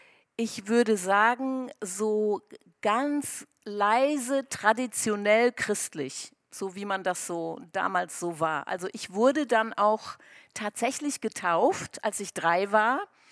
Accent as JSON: {"language": "German", "country": "Angola", "tie": "born or raised there", "said": "Ich bin geboren und aufgewachsen in Afrika auf einer Farm in Angola, wem das was sagt. Meine Eltern waren keine Christen, also ich bin kein Missionarskind, sondern mein Opa ist ausgewandert, mein Vater ist da schon, ist in Namibia geboren"}